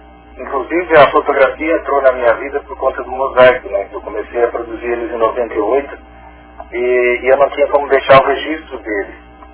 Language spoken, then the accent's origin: Portuguese; Criciúma, Santa Catarina, Brazil; Sou de Criciúma.